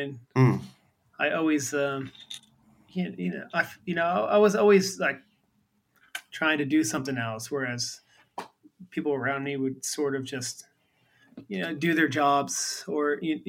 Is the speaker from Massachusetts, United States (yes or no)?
yes; Boston, Massachusetts, United States; also born or lived in San Diego; I mean, I'm from Boston, so.